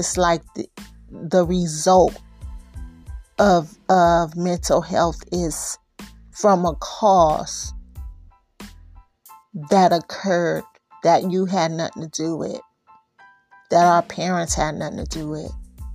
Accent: California, United States; I'm from California, so, you know, I'm not used to this kind of weather.

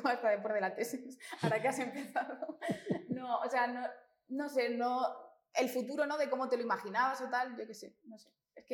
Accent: Castilla-La Mancha, Spain; also born or lived in Madrid; yo soy de una aldea de Cuenca y a mí me gusta no ir corriendo a los sitios

